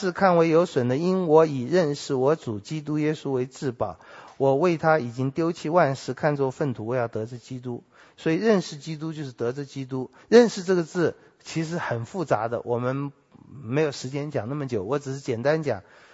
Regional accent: Taiwan; 你看我们台湾人拼命想要买股票

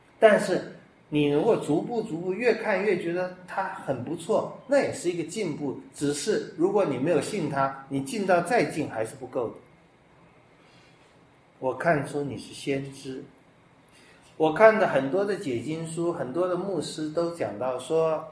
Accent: Taiwan

